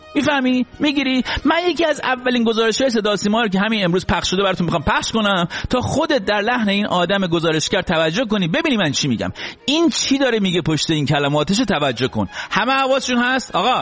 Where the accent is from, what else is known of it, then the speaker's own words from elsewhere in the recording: Iran; آخه میدونی من ایرانی هستم